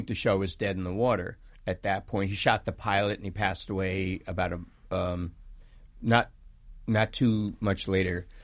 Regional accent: New York City, New York, United States; there's a lot of shout-outs to the very original places where I grew up in the East Bronx and other places.

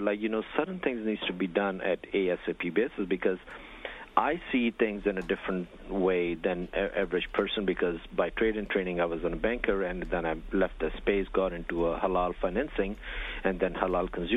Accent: United States; We as an American producers needs to understand there are people who can use our product. They prefer to use American product.

